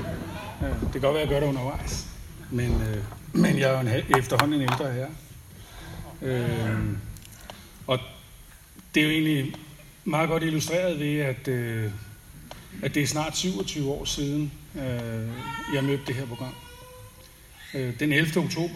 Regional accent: Copenhagen, Capital Region of Denmark, Denmark; Jeg er fra København af

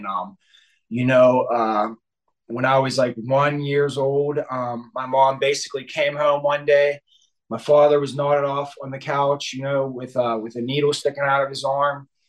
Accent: Pittsburgh, Pennsylvania, United States; I am from Pittsburgh, Pennsylvania

